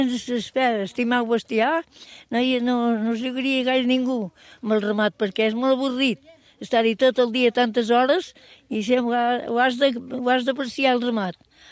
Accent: Ogassa, Catalonia, Spain; jo soc filla d'Ogassa, d'Ogassa, però estava més a la vora de Sant Joan que no pas d'Ogassa

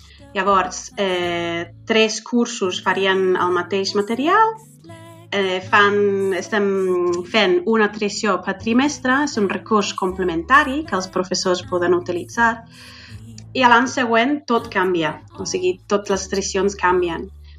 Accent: England, United Kingdom; Catalan is a second language; now in Spain; Jo sóc anglesa i allà no tenim cap d'aquestes tradicions.

